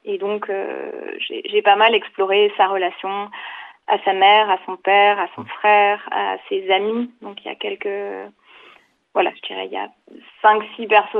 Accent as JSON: {"language": "French", "town": "Saint-Jean", "region": "Auvergne-Rhône-Alpes", "country": "France", "tie": "born or raised there", "said": "J'ai grandi à Saint-Jean, mes parents y habitent toujours. Et puis je vis en hiver maintenant à côté de Grenoble."}